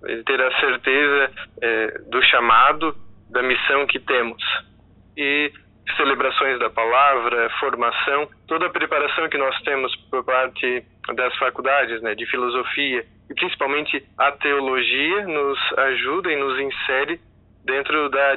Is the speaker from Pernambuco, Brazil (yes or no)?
no; Sombrio, Santa Catarina, Brazil; eu sou natural da cidade de Sombrio, aqui no extremo sul catarinense, e de forma mais específica aqui da comunidade do Retiro da União.